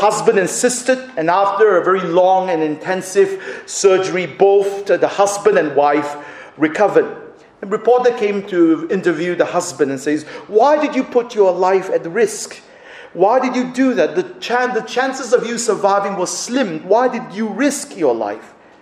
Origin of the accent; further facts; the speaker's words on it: Sydney, New South Wales, Australia; When we were growing up in Sydney, my parents and my brother and my, well, more my brother, we were involved in a huge church in Sydney downtown.